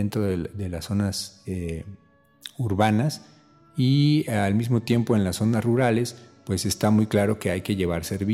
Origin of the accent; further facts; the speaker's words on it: Mexico City, Mexico; born there; also born or lived in Baja California; De la Ciudad de México, nací en la Ciudad de México y viví unos tres años en Baja California, muy cerca de la frontera con Estados Unidos.